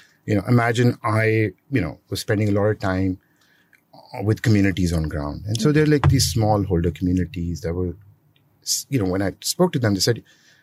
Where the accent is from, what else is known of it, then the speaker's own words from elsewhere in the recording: Pakistan; guys, I come from Pakistan. There's no one else there, right?